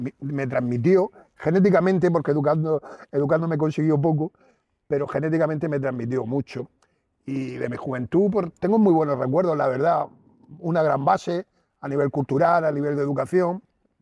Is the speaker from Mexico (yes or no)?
no; Murcia, Region of Murcia, Spain; yo soy de Murcia. O sea, yo nací, mi madre dice que soy el segundo que nació en el Hospital de la Vega de Murcia y tal, pero me une con Cartagena muchísimas cosas.